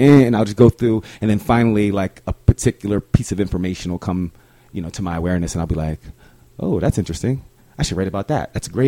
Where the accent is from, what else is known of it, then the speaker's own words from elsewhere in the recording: New Jersey, United States; So I've only been here 8 years. I'm this dude from New Jersey. Like, I didn't grow up here.